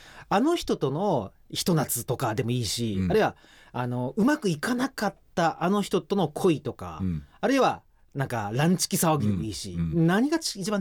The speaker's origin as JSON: {"language": "Japanese", "region": "Saga", "country": "Japan", "said": "僕佐賀県出身なんですが、"}